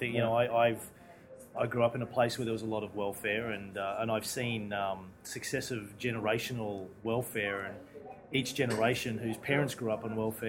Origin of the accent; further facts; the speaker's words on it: Bundaberg, Queensland, Australia; moved away; also born or lived in Melbourne, Australia; I grew up in Bundaberg, which was I think it had the highest unemployment per capita when I left there in 1988. I moved to Melbourne to go where the opportunities were, right?